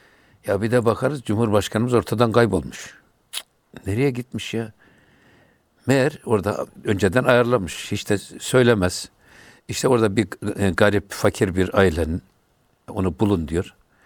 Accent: Kayseri, Turkey; now in Istanbul, Turkey; Çünkü biz Kayseri'de büyüdük. Kayseri'de pek bu müziğe yan gözle bakılır.

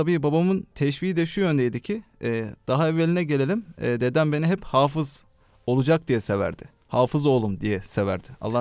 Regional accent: Mengen, Bolu, Turkey; Velhasıl kelam, ben Bolu Mengenliyim. Aşçıların ünlü olduğu yerdenim.

